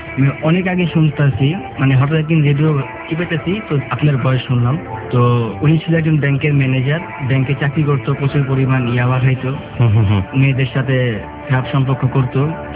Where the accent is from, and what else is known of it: Dhaka, Dhaka Division, Bangladesh; born or raised there; also born or lived in Chaumuhani